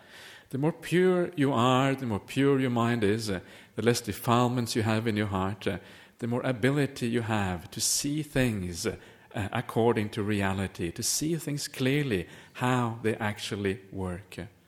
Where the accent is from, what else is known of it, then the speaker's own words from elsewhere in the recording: Norway; born there; English is a second language; I was born in Norway, right? So if you're born in Norway, it means you like certain foods, right?